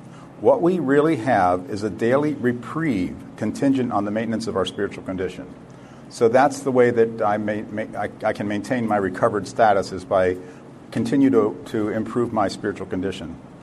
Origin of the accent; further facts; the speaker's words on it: Santa Clara, California, United States; I'm a recovered compulsive reader, and I'm from Santa Clara, California.